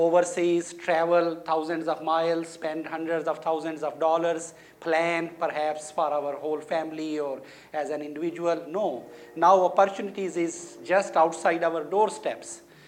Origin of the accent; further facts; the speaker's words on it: Pakistan; English is a second language; I'm from Muslim background. I was born and raised in Pakistan in a very devout Muslim family